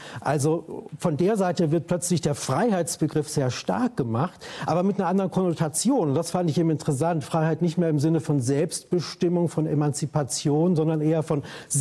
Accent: West Germany, Germany; ich komme aus dem Westen.

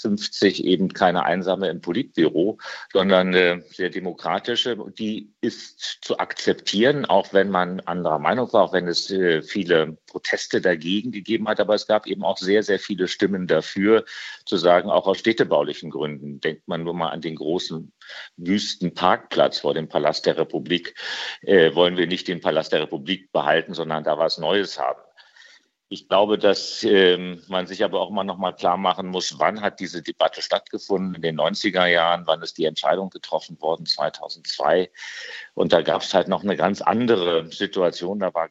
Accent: Potsdam, Brandenburg, Germany; Ich bin als Schüler, ich bin in Potsdam groß geworden.

